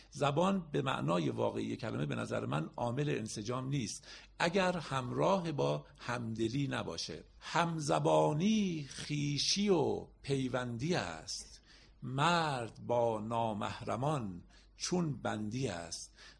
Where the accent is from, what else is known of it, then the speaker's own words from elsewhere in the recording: Iran; من به عنوان یک ایرانی هویتم رو با زبان فارسی تعریف میکنم